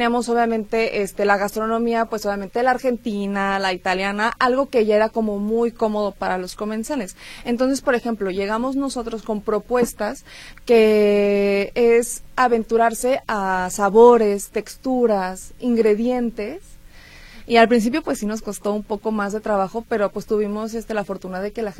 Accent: Mexico City, Mexico; now in Guadalajara, Mexico; De la Ciudad de México.

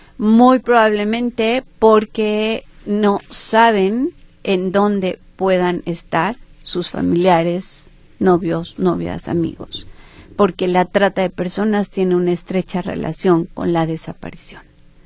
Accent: Jalisco, Mexico; Estamos como mexicanos y como jaliscienses encantados de tener el Mundial en casa

